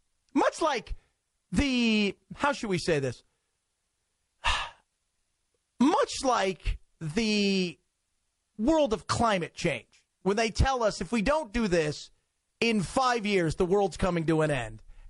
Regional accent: United States; I'm an American. I've got my faults.

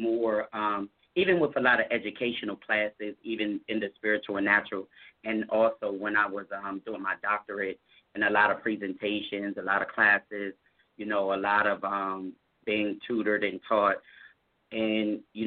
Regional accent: Harrisburg, Pennsylvania, United States; even from my hometown in Harrisburg, PA

